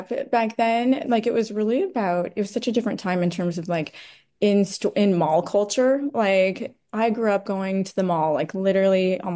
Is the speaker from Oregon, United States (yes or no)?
yes; Eugene, Oregon, United States; also born or lived in Los Angeles; I was born in Los Angeles, but then grew up in Eugene, Oregon.